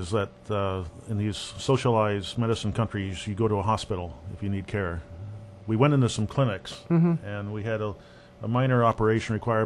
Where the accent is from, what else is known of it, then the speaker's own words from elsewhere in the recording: United States; And when they find out that we're there from the States, they want to talk about these things.